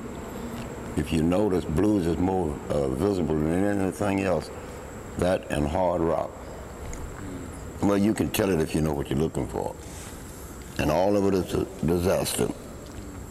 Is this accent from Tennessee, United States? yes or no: no; Louisiana, United States; also born or lived in Texas; I'm from Louisiana and Texas, yeah, but I live in Louisiana, right?